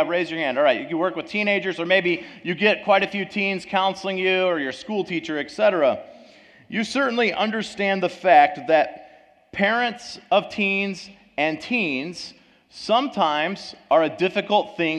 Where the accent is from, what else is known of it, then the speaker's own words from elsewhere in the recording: Somonauk, Illinois, United States; But I'm from Sominok, Illinois. It is a humongous town. The city limit signs are on the same post. It's a really nice place to grow up, and so it's good.